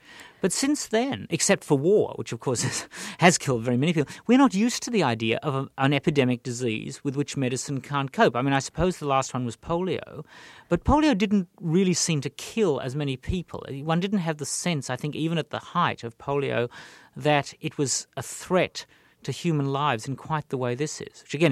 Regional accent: Australia; accent: Australian; as an Australian, which I guess people could tell from the accent, I'm not American.

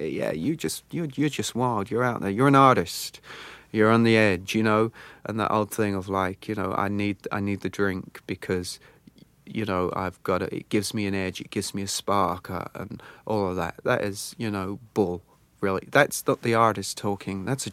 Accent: Atlanta, Georgia, United States; But when I was growing up in South Atlanta, yeah, I used to talk like

